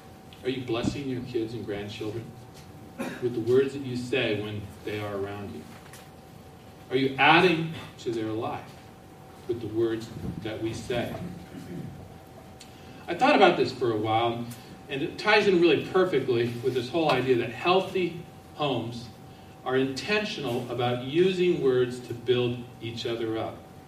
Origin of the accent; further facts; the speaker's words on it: San Clemente, California, United States; now in Thousand Oaks, United States; And my mom's in Carlsbad. I'm from San Clemente. So I've been a Charger fan for my whole life.